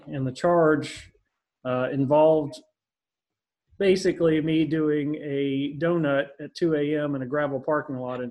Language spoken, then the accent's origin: English; Louisville, Kentucky, United States; I grew up in Louisville, Kentucky. You know, my family was not wealthy.